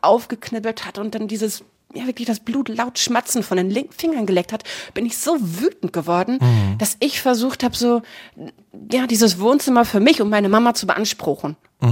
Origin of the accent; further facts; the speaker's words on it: Herne, North Rhine-Westphalia, Germany; Ja, ich bin in Herne zur Schule gegangen.